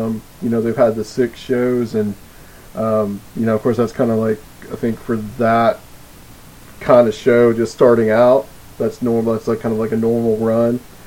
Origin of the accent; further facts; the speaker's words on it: the South, United States; Well, I'm a Southerner, man, so I can say what I want.